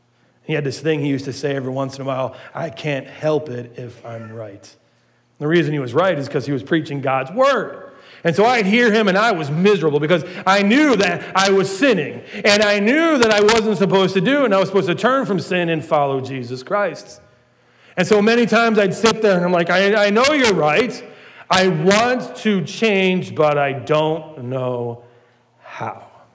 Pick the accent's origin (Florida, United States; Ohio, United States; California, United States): Ohio, United States; Now, growing up in Ohio, we got a lot more snow than we got here.